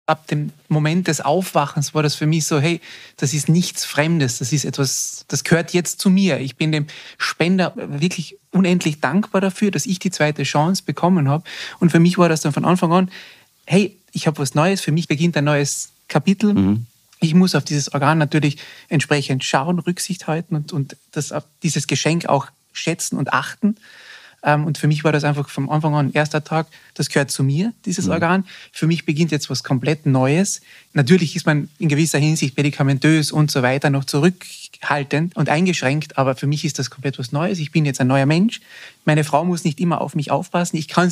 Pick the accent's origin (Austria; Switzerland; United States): Austria; ich bin ja Österreicher und bin eigentlich auch auf den Skiern aufgewachsen